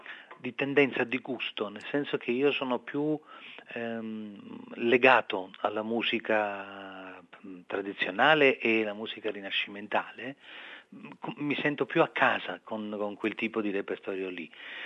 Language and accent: Italian; Portici, Campania, Italy; born there; Sono nato a Portici, infatti. Mio padre però è inglese